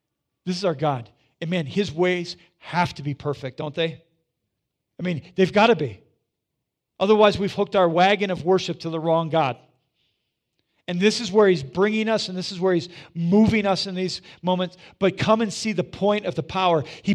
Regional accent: South Dakota, United States; I grew up in South Dakota, right?

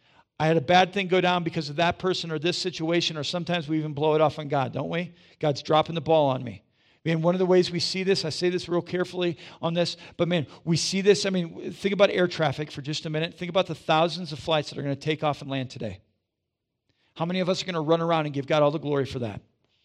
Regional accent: South Dakota, United States; I grew up in South Dakota, right?

